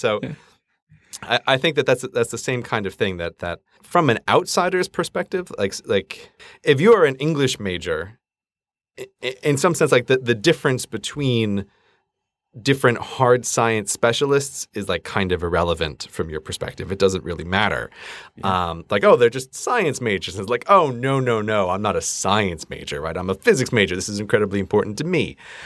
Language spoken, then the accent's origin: English; New York, United States; so I grew up in New York. And so obviously the East Coast of the United States is the best coast of the United States, because that's where I'm from.